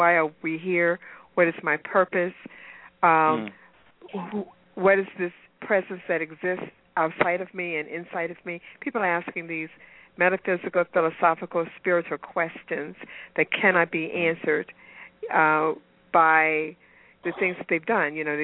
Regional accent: Memphis, Tennessee, United States; also born or lived in Ithaca / Boston; now in Atlanta, United States; So I grew up in Memphis, Tennessee, as well as Casey's mom. We were from Memphis, and then we moved up to go to school in upstate New York at Cornell, and then I moved away.

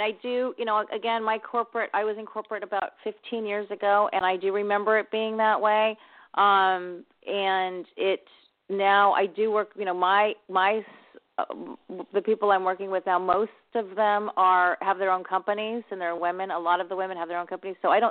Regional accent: San Diego, California, United States; also born or lived in Los Angeles; I am originally from San Diego. I grew up here, and I actually lived in Los Angeles.

